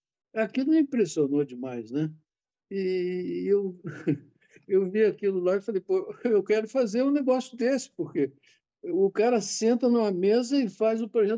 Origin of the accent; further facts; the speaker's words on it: Patos de Minas, Minas Gerais, Brazil; also born or lived in Patrocínio; você mencionou a minha cidade natal, né? Patrocínio. E eu fiquei lá até um ano de idade, depois meu pai mudou para Patos de Minas, que é uma cidade próxima, porque ele comprou fazendas lá. E ficamos lá de 5 para 6 anos, em Patos.